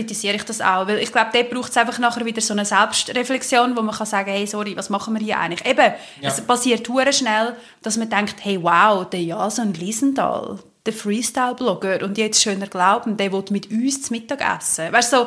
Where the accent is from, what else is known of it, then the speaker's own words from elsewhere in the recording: Switzerland; bei uns in der Schweiz